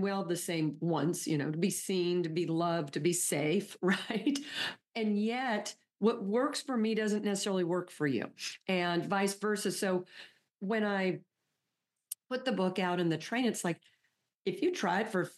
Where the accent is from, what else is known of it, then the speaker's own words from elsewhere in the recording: United States; because as an American, I was a young child, very young, during Vietnam.